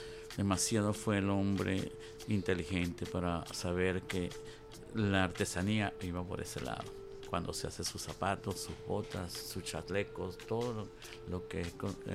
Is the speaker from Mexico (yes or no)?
no; Lara, Venezuela; born there; also born or lived in Guanare / Aragua / Nueva Esparta; now in Caracas, Venezuela; Nací en Lara, viví en Guanare, en Aragua, en Nueva Esparta, ahora acá en Caracas, y me siento venezolano 100%.